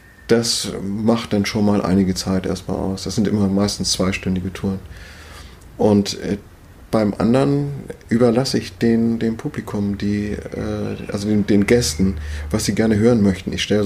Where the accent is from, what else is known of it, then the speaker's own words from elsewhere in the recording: Schleswig-Holstein, Germany; so als Schleswig-Holsteiner, ich bin natürlich auch Segler